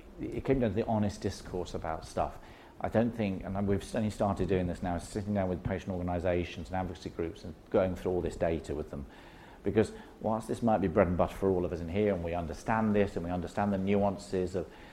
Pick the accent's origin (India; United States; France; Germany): Germany; accent: German; English is a second language; My German accent's a very good accent. I have to do a very good job. Because we believe we're a strong country.